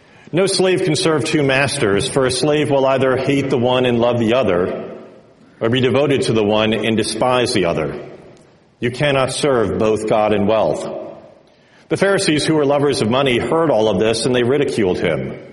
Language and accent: English; Paramus, New Jersey, United States; Most of you know by now that I grew up in Paramus. But what you may or may not know is that my parents' house backed